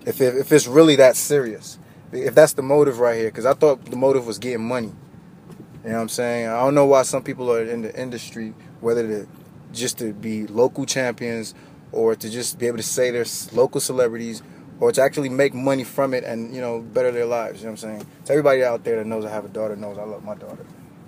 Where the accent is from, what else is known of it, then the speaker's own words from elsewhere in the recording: Texas, United States; I'm from Texas, whatever.